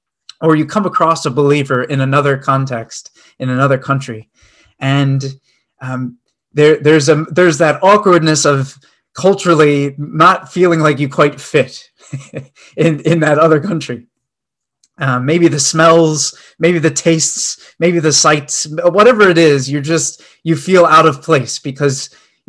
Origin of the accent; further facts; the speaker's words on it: Maryland, United States; now in Wisconsin, United States; I was thinking back to growing up in Maryland and a local church there, and then being transplanted to Wisconsin in the Midwest